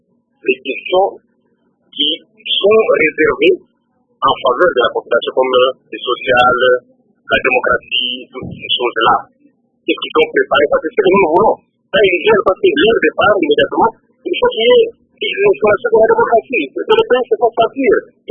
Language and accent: French; DR Congo; nous, ici, chez nous, au Congo